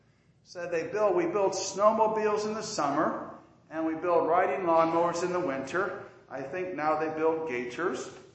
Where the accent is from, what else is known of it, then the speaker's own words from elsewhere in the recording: Milan, Illinois, United States; My wife and I both grew up around here. I'm from Milan. She's from Orion.